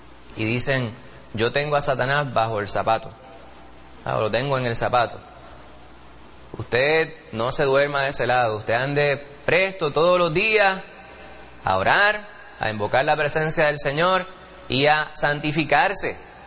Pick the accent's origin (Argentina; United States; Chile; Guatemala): United States; Manhattan, New York; born there; El hospital donde yo nací se llama así. El hospital en aquella otra isla donde yo nací, allá en Manhattan. Monte Sinaí, un hospital judío. Mount Sinai.